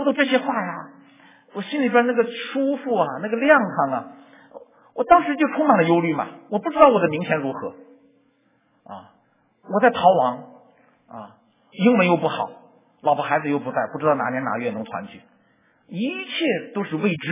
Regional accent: China; 我记得我们从小在中国大陆现在也是这样啊

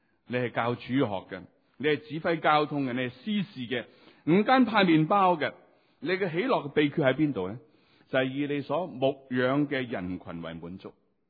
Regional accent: Hong Kong; 咁我哋香港人就好中意嘅。

